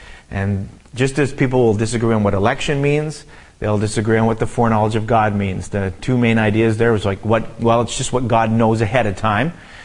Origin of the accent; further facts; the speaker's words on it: Canada; I guess in one sense, I guess I'm in exile from Canada, but I don't feel that different.